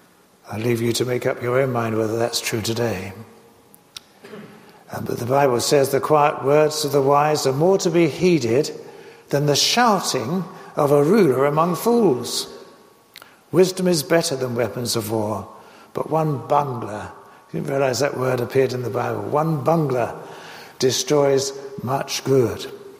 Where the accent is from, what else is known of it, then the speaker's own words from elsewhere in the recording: London, United Kingdom; I was brought up in London, in the outskirts of London